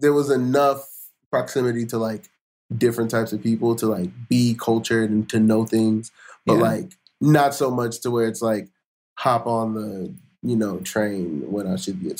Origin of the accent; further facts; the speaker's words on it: Marietta, Georgia, United States; I grew up in Marietta, Georgia, which is like 20 minutes north of Atlanta.